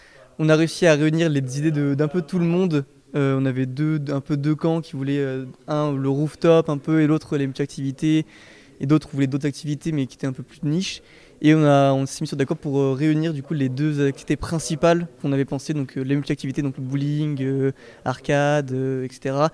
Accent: Saint-Étienne, Auvergne-Rhône-Alpes, France; je viens de Saint-Étienne de base

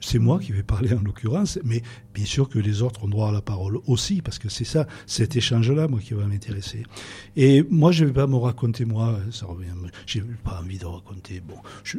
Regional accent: Castellane, Provence-Alpes-Côte d'Azur, France; born there; Je peux dire, pour le paraphraser, que Castellane, c'est mon pays natal préféré.

